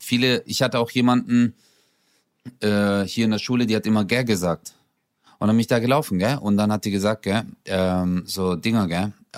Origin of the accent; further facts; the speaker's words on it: Stuttgart, Baden-Württemberg, Germany; da, wo ich herkomme, in Stuttgart